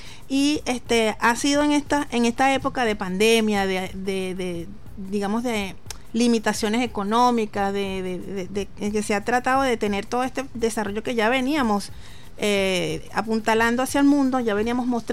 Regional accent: Río Chico, Miranda, Venezuela; Soy de Río Chico, Barlovento

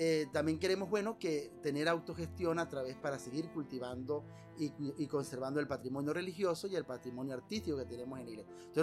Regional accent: Venezuela; para seguir siendo los venezolanos unidos

